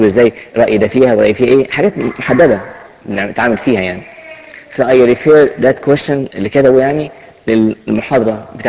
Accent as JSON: {"language": "Arabic", "country": "Egypt", "said": "احنا كمصريين بناخد ساعات سيريس قوي"}